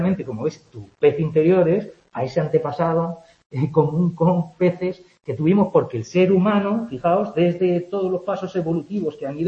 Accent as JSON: {"language": "Spanish", "town": "Madrid", "region": "Community of Madrid", "country": "Spain", "said": "Es como los madrileños que nos creemos que no tenemos acento y va afuera y dicen, ¿qué acento tienes? Uy, madre. En Madrid tenemos acento"}